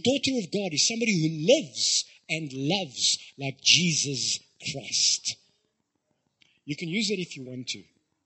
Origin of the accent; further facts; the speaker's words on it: the South, United States; I grew up in the South, so it was normal for them to see kids sniffing things in the streets.